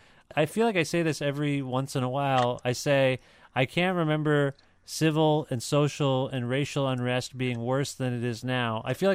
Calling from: Canada; As an American, I'm calling you from Canada, but you're an American.

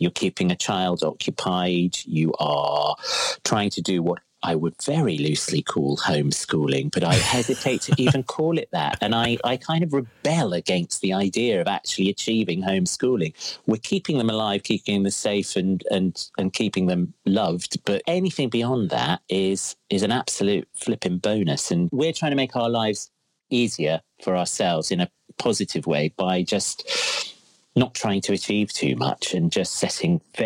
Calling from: Crouch End, London, United Kingdom; I'm currently in my son's room. In our flat in Crouch End, in rainy Crouch End.

